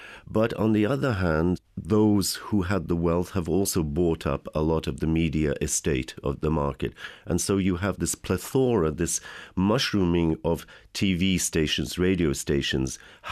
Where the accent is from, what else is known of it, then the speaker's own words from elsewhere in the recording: United Kingdom; I'm from Britain.